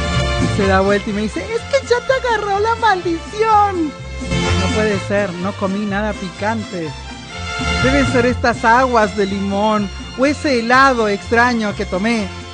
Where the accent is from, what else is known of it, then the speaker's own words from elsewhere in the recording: Argentina; Me llevo el mate porque soy argentina.